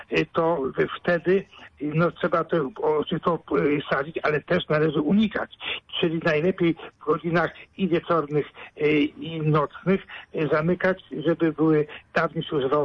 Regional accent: Kuyavian-Pomeranian Voivodeship, Poland; Gwara piękna, wielkopolska, ale ja pochodzę z Kujaw

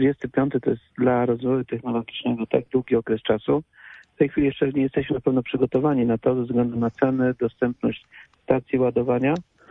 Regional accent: Swarzędz, Greater Poland Voivodeship, Poland; Akurat jestem ze Swazenda, także tu widzę pod wszystkimi marketami możliwymi zaczęły powstawać te stacje.

